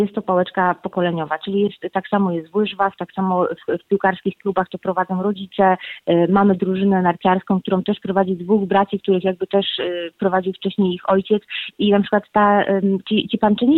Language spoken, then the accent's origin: Polish; Łódź, Łódź Voivodeship, Poland; now in Norway; My mówimy po norwesku ute, bo ja pochodzę z Polski, z Łodzi. My mówiliśmy na dworzu, tak, a w Norwegii mówimy ute